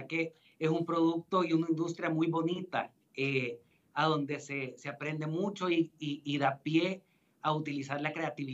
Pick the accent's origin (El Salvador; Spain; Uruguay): El Salvador; prácticamente como salvadoreños, nos habíamos quedado sin una marca ícono que nos representara